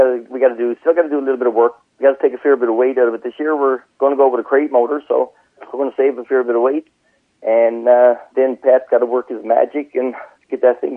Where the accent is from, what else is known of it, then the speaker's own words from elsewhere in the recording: Newfoundland and Labrador, Canada; I'm from the Big Land. I'm from Labrador. I grew up in Labrador. Moved to Newfoundland playing hockey.